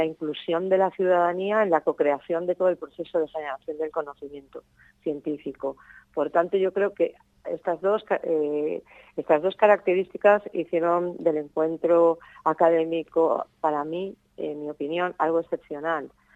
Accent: Elche, Valencian Community, Spain; los que somos de Elche

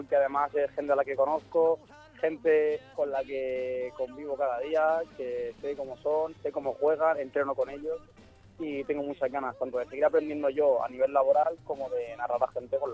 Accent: Alicante, Valencian Community, Spain; Bueno, yo soy una persona de aquí, Alicante, que siempre ha estado muy vinculada al deporte.

